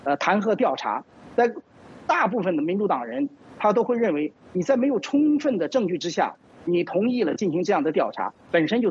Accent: China; now in United States; 本来我们从中国来的异议人士很多都是倾向于共和党的保守价值的

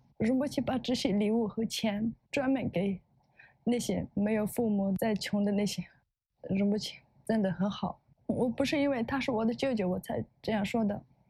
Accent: Litang, Sichuan, China; born there; moved away; 在我1990年出生在礼堂。

